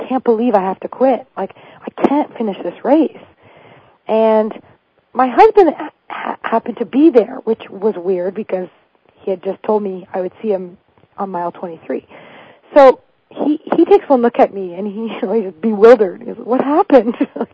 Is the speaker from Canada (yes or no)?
yes; Canada; And I'm Canadian